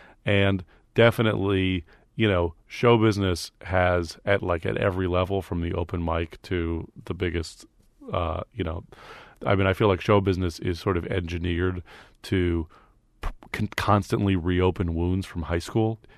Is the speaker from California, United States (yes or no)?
yes; San Francisco, California, United States; I grew up in San Francisco during the comedy boom of the 80s, and was really.